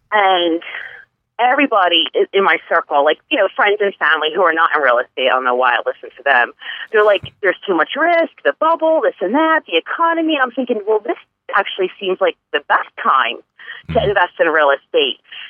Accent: Pennsylvania, United States; I'm originally from, actually, just a suburb outside of Philadelphia in Bucks County is where I live, and I was born and raised in the Bucks County area.

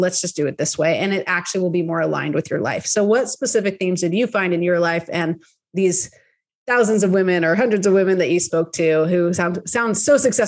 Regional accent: California, United States; I'm from the Bay Area, so I know how bad it is.

